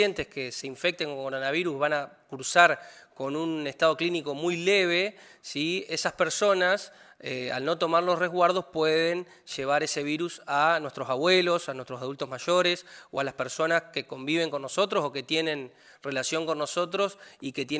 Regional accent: Paraná, Entre Ríos, Argentina; yo soy de Paraná y en Paraná

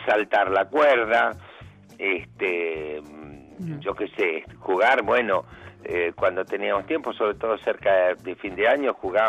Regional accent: Dock Sud, Buenos Aires Province, Argentina; Me acuerdo que mi infancia transcurrió en el Dock Sur, en mi barrio de nacimiento. Uh-huh. Que lo viví hasta el día que cumplí 13 años

